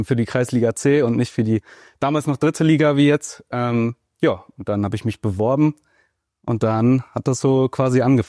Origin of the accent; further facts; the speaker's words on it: Dortmund, North Rhine-Westphalia, Germany; Genau, also ich komme eigentlich aus Dortmund.